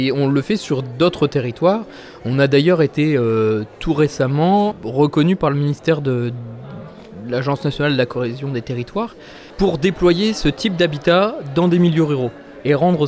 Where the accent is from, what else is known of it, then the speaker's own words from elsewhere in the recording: Hauts-de-France, France; on est basé sur la côte du Pas-de-Calais, on est originaire de la côte du Pas-de-Calais